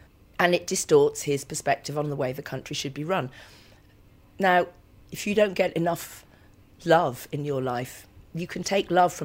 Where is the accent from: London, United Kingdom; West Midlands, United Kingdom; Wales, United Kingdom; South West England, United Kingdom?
South West England, United Kingdom; Bristol; I'm from Bristol